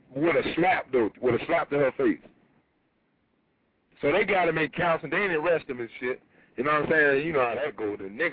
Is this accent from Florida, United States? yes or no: yes; Tampa, Florida, United States; This is a movement, and I'm from Tampa, Florida, letting you know that I believe in your movement